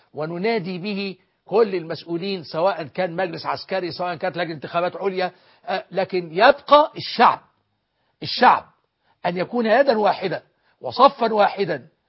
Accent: Egypt; الحقيقة نحن كمصريين أنعم الله تعالى علينا بنعمة، وهي هذه الثورة المباركة

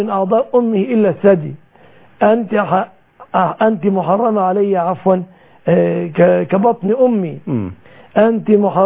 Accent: Egypt; بلادنا مصر

